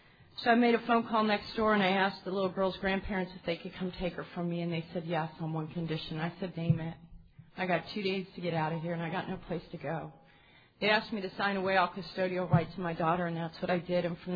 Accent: Pueblo, Colorado, United States; I was raised in a very wealthy family out in Colorado, so any of you from the Colorado area, I was raised in Pueblo, and I grew up in a 22-room house with a 3-acre yard

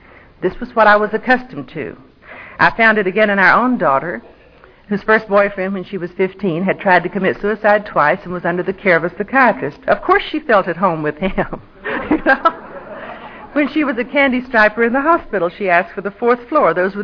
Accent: Pensacola, Florida, United States; moved away as an adult; also born or lived in Jacksonville; now in Texas, United States; I grew up in Florida, in Jacksonville until I was 10, and then in Pensacola until I married. The first state I ever saw after Florida was Georgia, of course, because it was closest.

